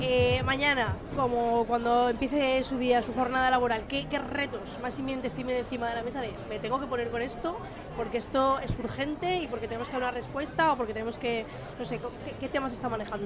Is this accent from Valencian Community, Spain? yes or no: yes; Elche, Valencian Community, Spain; Somos de la provincia de Alicante